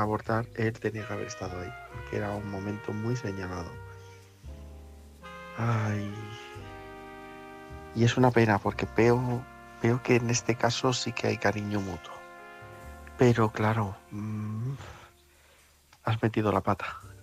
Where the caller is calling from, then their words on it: Getafe, Community of Madrid, Spain; corresponsal de Getafe.